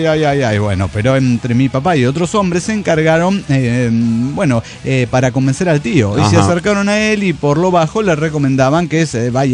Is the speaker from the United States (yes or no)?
no; Cuernavaca, Morelos, Mexico; de Cuernavaca, Morelos, México.